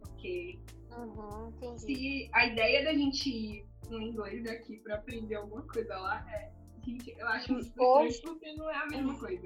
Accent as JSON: {"language": "Portuguese", "country": "Brazil", "said": "Não, eu sou brasileira"}